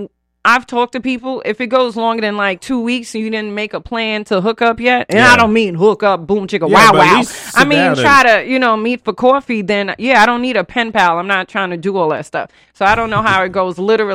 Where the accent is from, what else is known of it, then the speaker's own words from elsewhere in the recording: Bronx, New York, United States; now in California, United States; My favorite joke is that, look, okay, so I am from the Bronx and I moved to California.